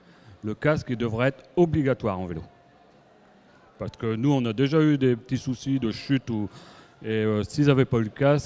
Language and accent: French; Beaumetz-lès-Cambrai, Hauts-de-France, France; Ah non, moi je suis de Beaumais-les-Cambrai.